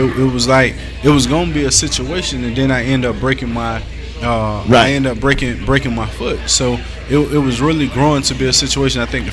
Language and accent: English; Gainesville, Florida, United States; I had so many guys that were local or that I knew just from growing up in Gainesville